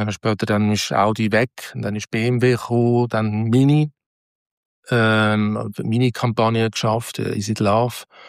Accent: Switzerland; Es ist wirklich sehr schwierig gewesen, als Schweizer in Deutschland einen Job überzukommen.

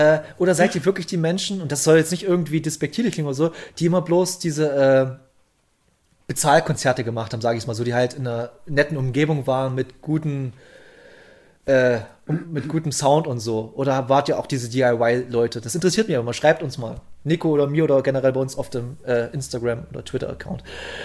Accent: Saxony, Germany; also ich komme südlich von Bautzen, komme ich her, in dieser Dorfgegend

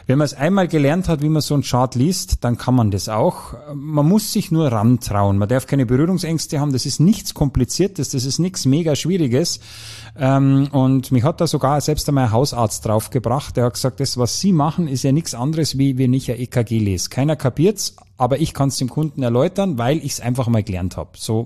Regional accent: Germany; man hört es ja auch bei mir, ich bin ja auch aus der Nähe, ich bin grenznah zu Österreich aufgewachsen

